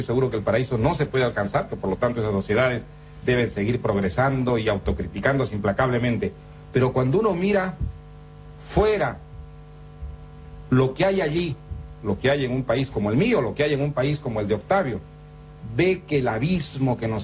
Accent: Peru; Yo vengo del Perú

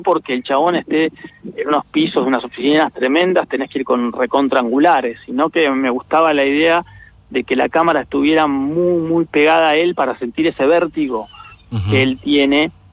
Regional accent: Argentina; Bueno, somos argentinos, ¿no?

